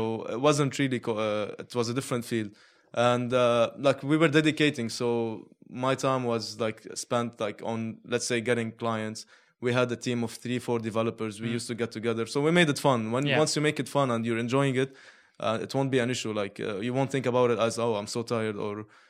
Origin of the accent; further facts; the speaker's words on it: Lebanon; moved away as an adult; now in United Arab Emirates; I grew up in Lebanon. Mm-hmm. Yeah, all in my entire life. I studied like college as well. And then I moved to the UAE.